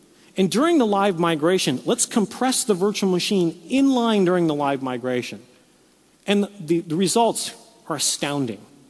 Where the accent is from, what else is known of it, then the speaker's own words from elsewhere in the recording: California, United States; I come from California originally. We have earthquakes.